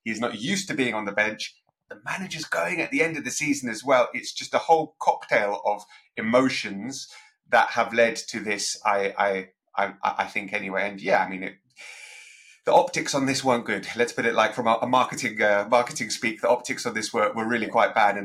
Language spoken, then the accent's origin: English; London, United Kingdom; I'm from North London, guys. Me, I'm born and raised in North London.